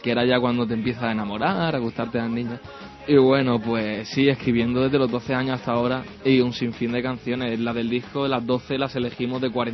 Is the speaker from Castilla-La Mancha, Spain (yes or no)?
no; Barcelona, Catalonia, Spain; also born or lived in Valencia; Sí, nacido en Valencia y criado en Barcelona.